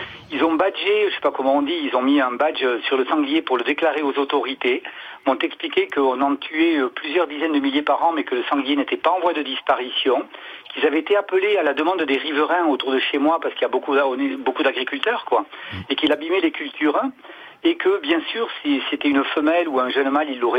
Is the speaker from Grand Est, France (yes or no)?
no; Biarritz, Nouvelle-Aquitaine, France; born there; Alors, on pourra considérer que je suis un néo-rural, ça ne fait que 30 ans que j'habite à la campagne. Je suis né à Biarritz, mais je suis venu sur le Pays Basque intérieur parce que je m'y sens bien.